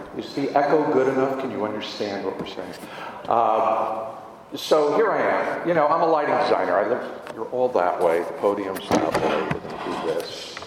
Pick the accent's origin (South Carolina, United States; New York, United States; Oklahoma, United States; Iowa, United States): New York, United States; Harrison; I grew up just outside of New York in a town called Harrison, New York. And I went to Harrison High School.